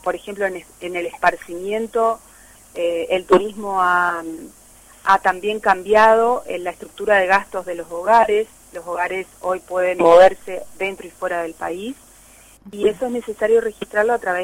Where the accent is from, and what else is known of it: Argentina